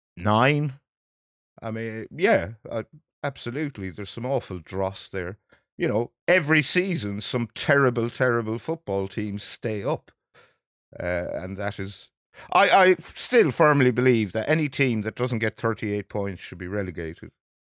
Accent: Birr, Leinster, Ireland; but if he's listening, he'll know who he is from my hometown of Birr.

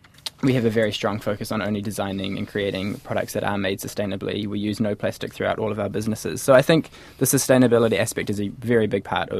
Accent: Whangarei, Northland, New Zealand; I grew up in Whangarei

